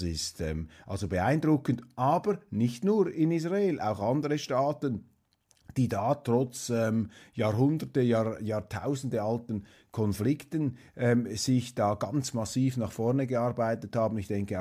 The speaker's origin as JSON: {"language": "German", "country": "Switzerland", "said": "prüfen Sie das, was ich da sage, als Schweizer meine unmaßgeblichen Einschätzungen."}